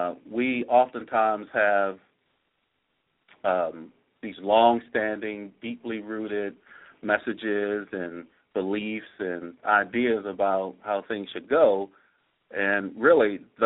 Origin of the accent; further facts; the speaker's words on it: Baltimore, Maryland, United States; So born and raised in West Baltimore, Maryland, youngest of six, and, you know, in the neighborhood and even within our family experienced violence.